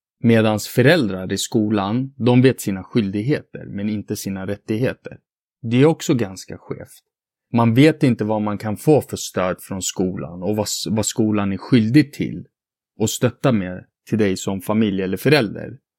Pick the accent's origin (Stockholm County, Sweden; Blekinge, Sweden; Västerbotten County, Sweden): Stockholm County, Sweden; Flemingsberg; jag är ju uppvuxen i Flemingsberg som idag är klassat som ett utsatt område i Stockholm. Men på min tid så var det ju liksom en traditionell förort som hade socioekonomiska utmaningar.